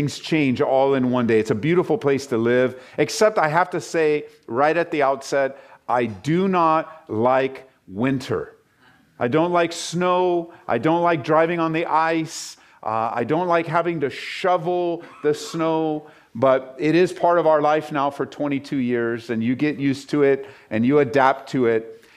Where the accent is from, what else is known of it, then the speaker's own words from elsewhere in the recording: California, United States; now in Colorado, United States; I grew up in California, and then we moved to Colorado to start a church. And we've been in Colorado now for 22 years.